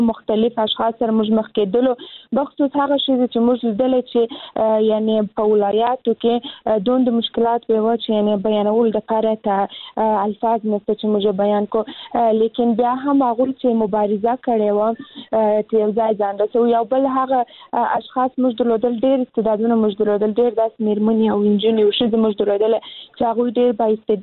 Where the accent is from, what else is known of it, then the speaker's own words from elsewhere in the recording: Kandahar, Afghanistan; موږ هم د کندهار ولایت څخه یم